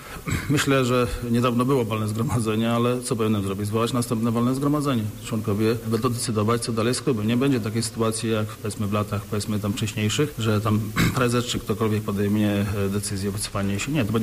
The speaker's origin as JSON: {"language": "Polish", "town": "Piła", "region": "Greater Poland Voivodeship", "country": "Poland", "said": "Jesteśmy z Piły, chcemy tutaj, żeby Pile się mówiło dobrze"}